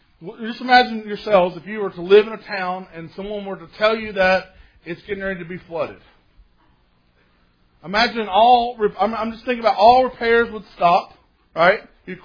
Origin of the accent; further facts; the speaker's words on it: Morehead, Kentucky, United States; Where I grew up in Moorhead, there's a lake there called Cavern Lake.